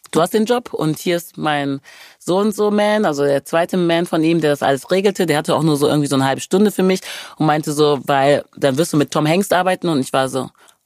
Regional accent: Wermelskirchen, North Rhine-Westphalia, Germany; Ich sagte, aus dem Bergischen Land. Dann war er erstmal so, woher kommst du denn? Ich sagte, Wermelskirchen.

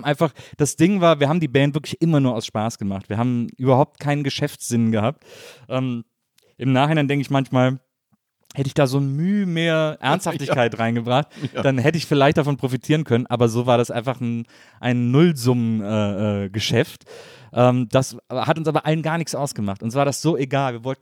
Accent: Wesseling, North Rhine-Westphalia, Germany; Ich komme aus Wesseling, zwischen Köln und Bonn.

